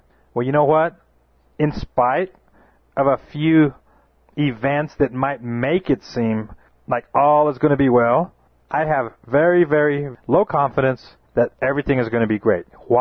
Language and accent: English; United States; Because I know Americans. I know what Americans are like. I'm an American myself.